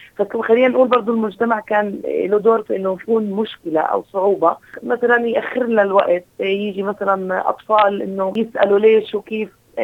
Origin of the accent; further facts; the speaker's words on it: Gaza, Gaza Strip, Palestine; خلينا نقول في التصوير عندنا في غزة، كيف أنا قاعدة بصور في غزة